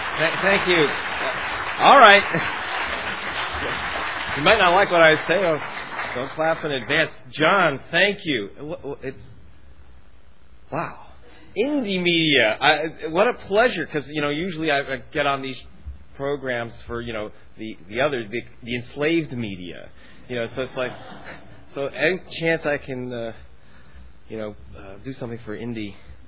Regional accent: United States; accent: American; the radio stations here are surprised when they hear my American accent because, they thought I was British.

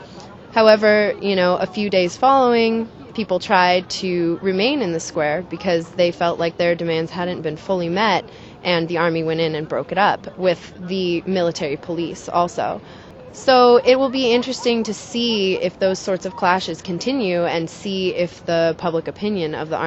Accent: United States; It was interesting being an American citizen there.

